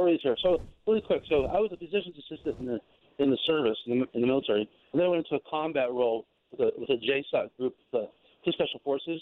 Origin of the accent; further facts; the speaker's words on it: San Francisco, California, United States; him growing up there was different than me growing up where I grew up here in San Francisco.